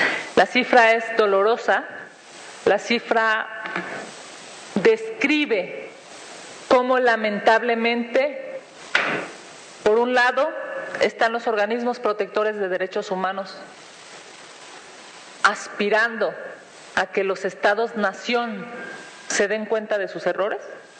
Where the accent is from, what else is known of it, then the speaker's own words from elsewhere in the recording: Mexico; lo que nos obliga a reflexionar como mexicanos